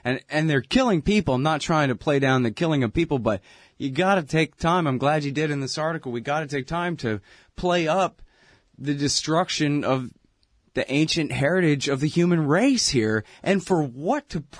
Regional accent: United States; I'm an American and it's a very young country here.

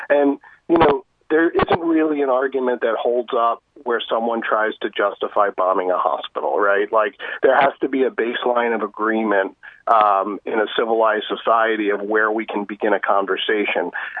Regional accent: New York City, New York, United States; You know, you think, because I'm from New York City, actually.

